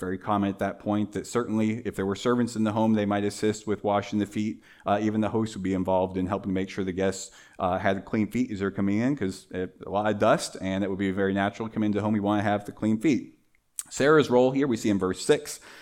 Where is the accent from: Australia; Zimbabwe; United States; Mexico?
Mexico; Growing up in Mexico, it's very common.